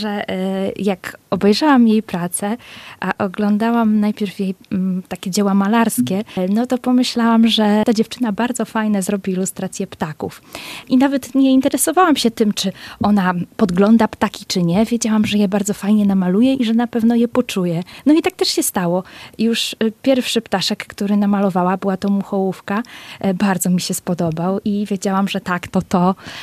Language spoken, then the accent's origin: Polish; Białowieża, Podlaskie Voivodeship, Poland; chociaż oboje jesteśmy z Białowieży, chodziliśmy do tej samej szkoły podstawowej.